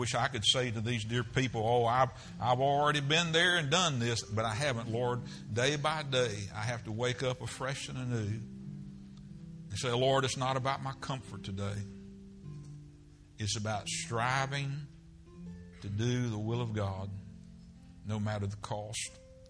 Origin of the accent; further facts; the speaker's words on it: the South, United States; I'm from the South too, brother.